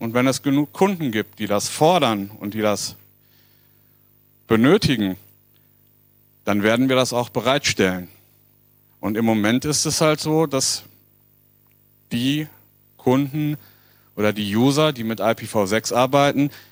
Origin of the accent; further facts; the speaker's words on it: North Rhine-Westphalia, Germany; ich komme aus Nordrhein-Westfalen